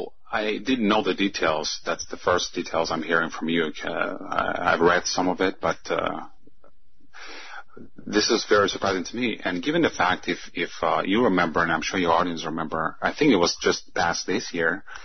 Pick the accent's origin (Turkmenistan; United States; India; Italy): Turkmenistan; first language Russian; English is a second language; Well, yeah, though I'm not from Russia, per se. I'm from a country that's called Turkmenistan.